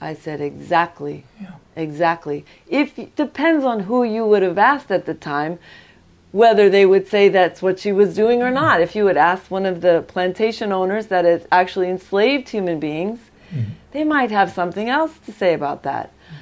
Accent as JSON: {"language": "English", "region": "New York", "country": "United States", "said": "I am from New York State."}